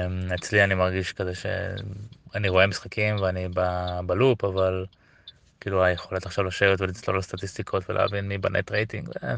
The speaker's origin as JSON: {"language": "Hebrew", "town": "Ra'anana", "region": "Central District", "country": "Israel", "tie": "born or raised there", "also_born_or_lived": "Kfar Aza", "said": "אז אני מקיבוץ כפר עזה במקור. נולדתי בכפר עזה, עזבנו כשהייתי נורא נורא קטן, הייתי בן 4 בערך"}